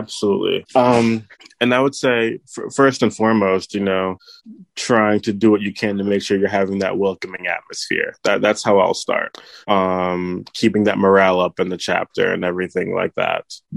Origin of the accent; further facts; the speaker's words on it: Pennsylvania, United States; also born or lived in New Jersey / Louisiana; now in Arizona, United States; I live in Arizona now, but I was born in New Jersey. I grew up in Pennsylvania, got my master's in Louisiana, and now I live in Arizona.